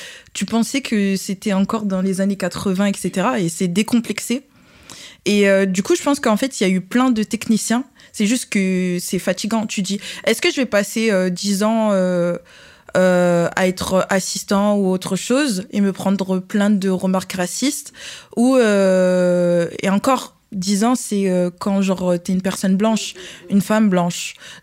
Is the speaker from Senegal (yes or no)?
no; Marseille, Provence-Alpes-Côte d'Azur, France; Loin de ma famille parce que je viens de Marseille.